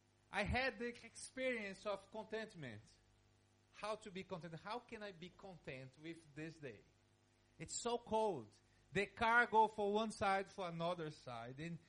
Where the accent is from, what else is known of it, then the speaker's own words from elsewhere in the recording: Brazil; English is a second language; because I'm from Brazil. I like to see snow from afar